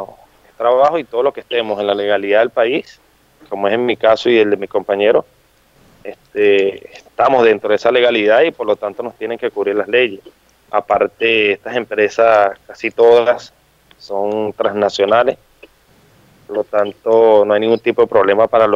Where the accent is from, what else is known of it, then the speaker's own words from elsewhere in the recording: Caracas, Capital District, Venezuela; moved away as an adult; now in Argentina; Sí, soy de Venezuela, de Caracas. Resido, este año me vine a Argentina